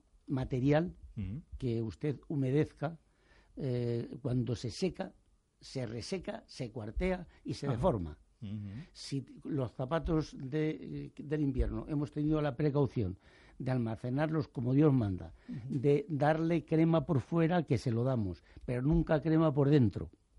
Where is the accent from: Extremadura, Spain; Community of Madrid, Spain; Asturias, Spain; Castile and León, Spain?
Castile and León, Spain; Salamanca; Yo soy de Salamanca. Viva Salamanca